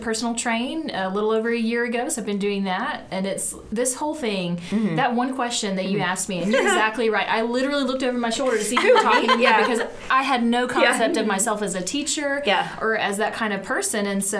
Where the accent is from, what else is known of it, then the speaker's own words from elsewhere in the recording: Toney, Alabama, United States; Small town, Tony, Alabama.